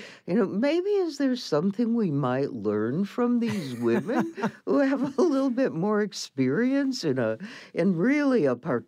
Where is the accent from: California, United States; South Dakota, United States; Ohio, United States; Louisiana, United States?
South Dakota, United States; Aberdeen; I grew up in Aberdeen, South Dakota.